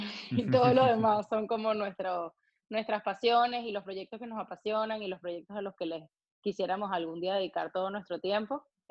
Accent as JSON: {"language": "Spanish", "town": "Caracas", "region": "Capital District", "country": "Venezuela", "tie": "born or raised there", "moved": "as an adult", "lives_now": "United States", "said": "yo soy venezolana, nací y crecí en Caracas toda mi vida y me vine a Estados Unidos a estudiar la universidad. Yo estudié en Boston, en Babson College, y luego de graduarme de Babson me mudé para Miami"}